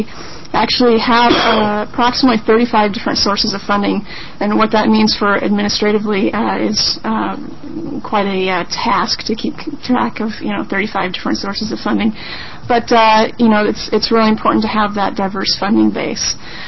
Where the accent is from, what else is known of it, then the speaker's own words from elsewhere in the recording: Roseburg, Oregon, United States; I am actually from Roseburg, Oregon, and have been in the field of working with domestic violence and sexual assault victims for about 13 years